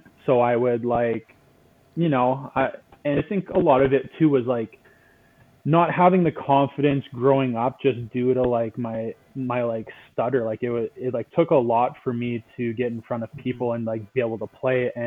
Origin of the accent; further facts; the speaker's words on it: British Columbia, Canada; I grew up in the Okanagan Valley in BC, so I'm located in Kelowna.